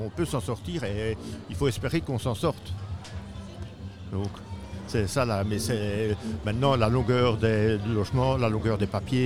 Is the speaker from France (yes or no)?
no; Liège, Wallonia, Belgium; Je viens de Liège, donc c'est une ville où il y a beaucoup de SDF, beaucoup de familles maintenant avec des enfants qui n'arrivent plus à se loger.